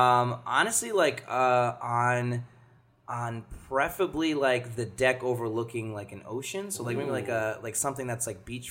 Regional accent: East Coast, United States; born there; Mostly because I was born on the East Coast anyway, I'm familiar with the Atlantic.

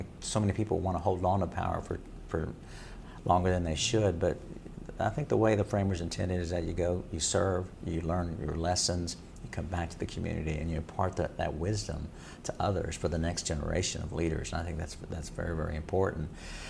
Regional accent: Texas, United States; now in Nashville, United States; And I really wasn't, because I'm a Texan. Didn't know that much about Nashville.

